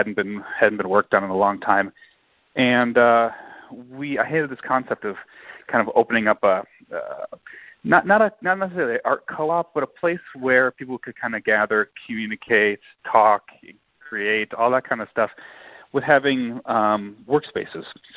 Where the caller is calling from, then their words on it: Appleton, Wisconsin, United States; So I'm calling from Appleton, Wisconsin, which is in the Midwest, pretty cold.